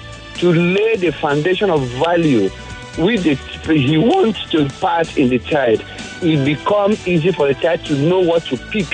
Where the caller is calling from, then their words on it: Lekki, Lagos, Nigeria; I'm calling from Lekki Nation, Nigeria.